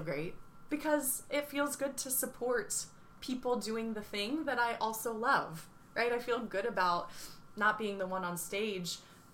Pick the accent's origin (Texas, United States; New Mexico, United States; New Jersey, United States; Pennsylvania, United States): New Jersey, United States; Cape May; the dance studio where I grew up in Cape May